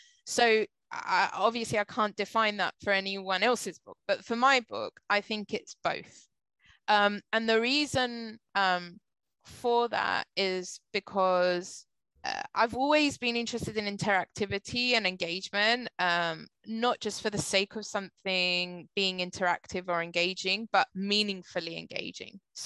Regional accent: Cyprus; I come from a very small place in Cyprus. I'm a British Cypriot

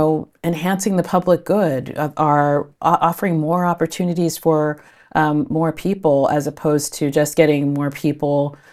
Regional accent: California, United States; plays for the Golden State Warriors in my home state of California.

